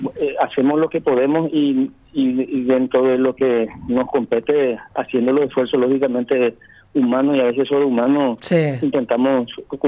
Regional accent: Asunción, Paraguay; now in Chaco, Paraguay; yo soy de Asunción, vivo hace 2 años acá, desde que vine como fiscal acá en el Chaco

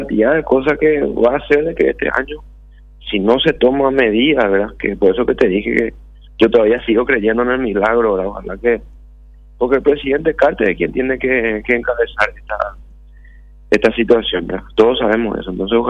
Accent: Paraguay; Somos paraguayos y tenemos que creer en las instituciones

